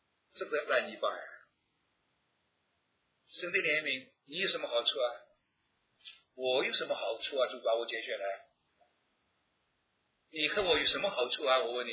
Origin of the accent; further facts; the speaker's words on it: China; 我们中国人有这么多，13亿14亿人口